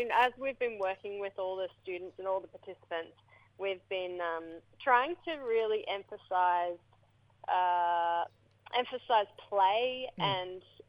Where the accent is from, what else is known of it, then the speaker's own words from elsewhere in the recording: Rockhampton, Queensland, Australia; born there; I was born on Dhurrumbul Country in Rockhampton, but now I'm living on Gubbi Gubbi Country. My mob are Waka Waka, which is like 2 hours west of Bundaberg. That's my great-grandfather's country.